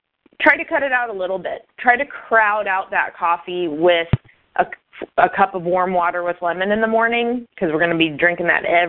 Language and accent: English; Midwest, United States; now in San Francisco, United States; I'm originally from the Midwest.